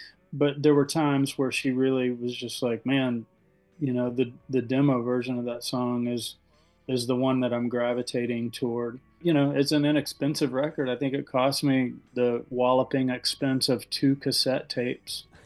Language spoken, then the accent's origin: English; Kennett, Missouri, United States; So we were always on that I-55 stretch to and from Memphis and my hometown of Kennett.